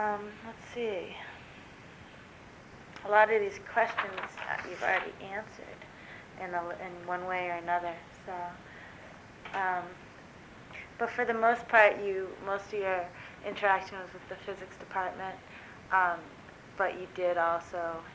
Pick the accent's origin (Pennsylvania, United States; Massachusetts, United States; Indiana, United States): Massachusetts, United States; Massachusetts, so about 3 hours away.